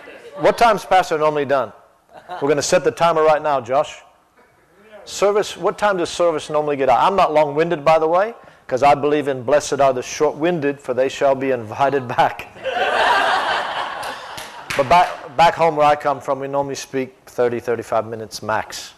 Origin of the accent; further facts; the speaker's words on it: United States; now in Australia; it's actually because I am from the United States of Australia. That's what it is. Because in Australia, they know I'm an American. But when I come to America, people think I'm an Australian.